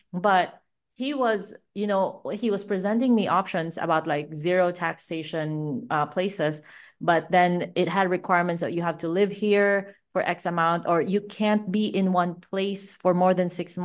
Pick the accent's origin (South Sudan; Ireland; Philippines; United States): Philippines; I grew up in the Philippines. I have a very, very shitty passport.